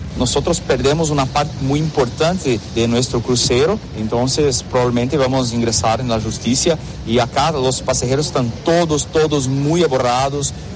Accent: Brazil; yo y mi esposa vinimos de Brasil para visitar Grecia y Croacia

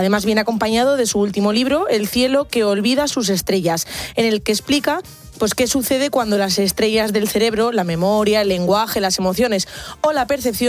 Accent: Burgos, Castile and León, Spain; Yo soy de Burgos.

